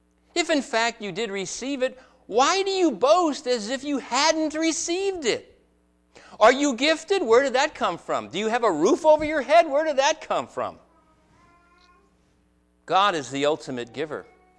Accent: United States; born there; I'm glad I was born in America.

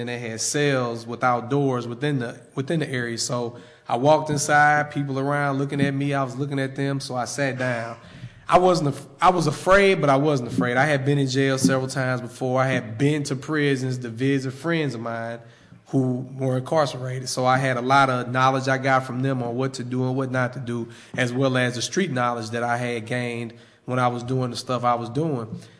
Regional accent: East St. Louis, Illinois, United States; I'm from East St. Louis, Illinois, so I'm sure most of you guys, if you're from around this area, you've heard of East St. Louis, and I was born in 1974

